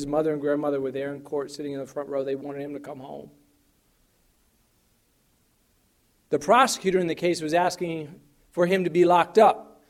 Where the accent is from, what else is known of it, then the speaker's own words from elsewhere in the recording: Atlanta, Georgia, United States; I grew up in Atlanta, and where I grew up, a couple blocks away from my home, were two huge buildings, mammoth institutions.